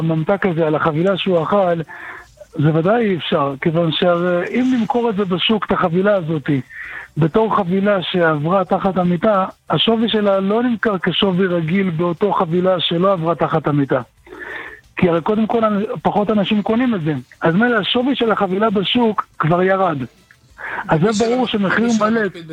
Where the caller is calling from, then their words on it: Jerusalem, Jerusalem District, Israel; מירושלים.